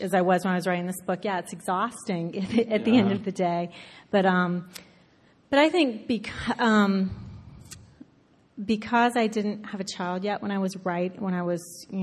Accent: Gulf Coast, United States; the beaches I grew up with on the Gulf Coast were just these warm, balmy, you know, yeah.

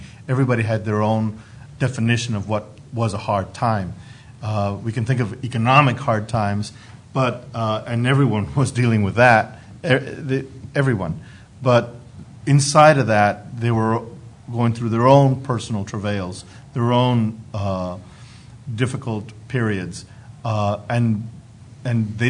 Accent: El Paso, Texas, United States; Well, my parents are from Mexico, and I'm born and raised in Texas, in El Paso.

